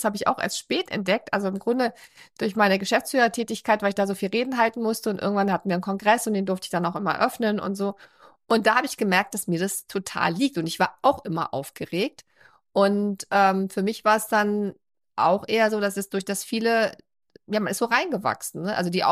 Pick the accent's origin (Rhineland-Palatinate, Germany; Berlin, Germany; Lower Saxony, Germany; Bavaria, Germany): Berlin, Germany; born there; Und ich bin ja auch eine Berlinerin. Ich bin tatsächlich in Berlin gezeugt und auch hier geboren.